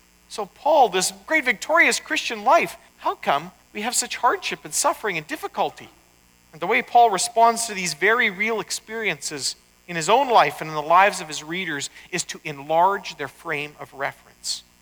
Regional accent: Canada; I instinctively read Canadian history that went back hundreds of years as my history as a Canadian, right?

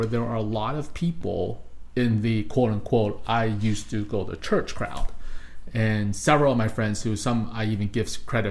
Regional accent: Coquitlam, British Columbia, Canada; I grew up here in Coquitlam for pretty much the last 30 years or so.

